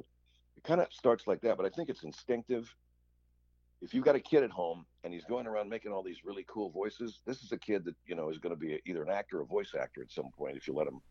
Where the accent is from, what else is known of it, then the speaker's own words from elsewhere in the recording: Arcadia, California, United States; also born or lived in Pasadena; I grew up in Arcadia, California, Pasadena, California. I went to LaSalle High School, and then I went to Arcadia High School.